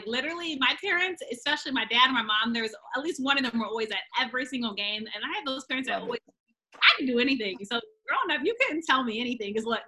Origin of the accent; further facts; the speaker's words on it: DMV, United States; I love the DMV. Like, I am the DMV. Like, it's my hometown.